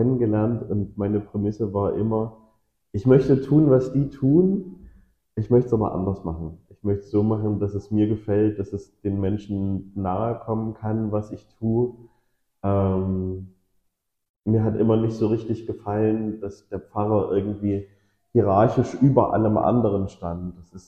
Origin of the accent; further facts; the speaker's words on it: Saxony, Germany; ich bin in der christlichen Jugendarbeit groß geworden. Ich komme aus dem Erzgebirge, und da ist bis jetzt die christliche Jugendarbeit noch sehr, sehr stark vertreten.